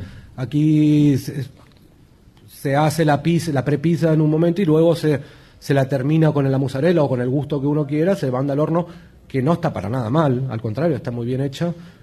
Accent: Rosario, Santa Fe, Argentina; Aquí se hace una pizza como en Argentina, ¿no? Yo siendo argentino, rosarino, nos acostumbramos siempre a comer la pizza alta

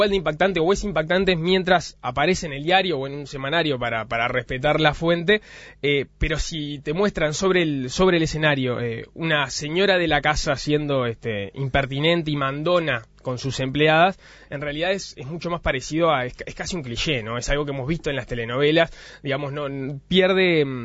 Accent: Uruguay

